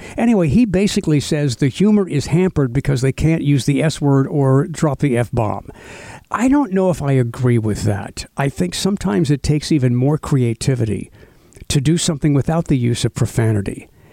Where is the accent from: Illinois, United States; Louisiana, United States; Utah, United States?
Louisiana, United States; Metairie; No, I remember when you were new because I grew up in Metairie